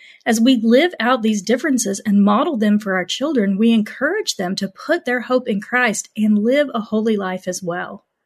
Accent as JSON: {"language": "English", "region": "Oklahoma", "country": "United States", "tie": "born or raised there", "said": "I grew up in Oklahoma. I went to college in Texas. I went to seminary in North Carolina, where I met my husband and we had our two boys."}